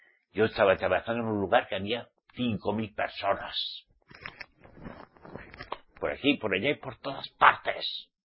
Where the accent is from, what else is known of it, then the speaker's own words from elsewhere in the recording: Basque Country, Spain; en mi tierra, yo soy vasco, ¿saben? Soy vasco. Ahí, del norte.